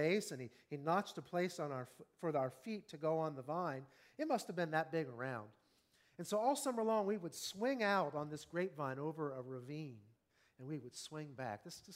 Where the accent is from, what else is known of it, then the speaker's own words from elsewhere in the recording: Ohio, United States; I grew up in Southeast Ohio, and over the past 25 years, I've grown accustomed to the flatlands of Central Ohio, but as a boy, I wandered the hills in my backyard in the woods.